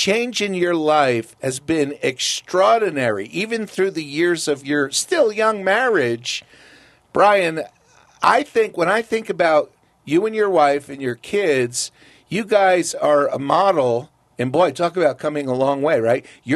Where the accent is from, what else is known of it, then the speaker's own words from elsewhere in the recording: New Jersey, United States; now in Colorado, United States; our kids grew up a couple thousand miles away from you because we're from New Jersey, moved to Colorado.